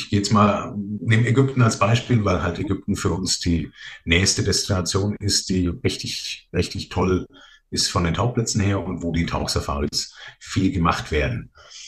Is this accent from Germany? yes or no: yes; Nuremberg, Bavaria, Germany; Also aus der Ecke von Nürnberg, wie man vermutlich hört.